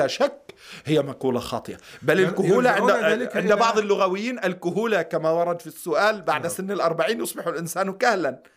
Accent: Lebanon; كما في بلدنا لبنان مثلا

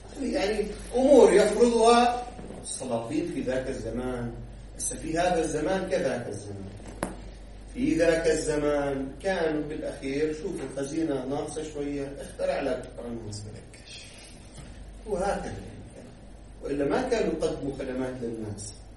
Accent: Lebanon; كما عندنا في لبنان اشتراك سنوي في المياه

